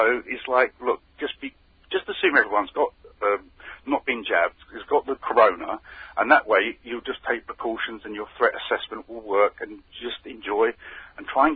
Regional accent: England, United Kingdom; I just want to moan because I'm English, and that's what the English do.

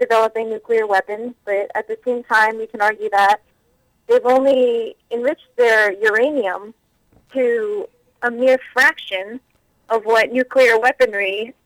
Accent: Babylon, New York, United States; I'm from Babylon.

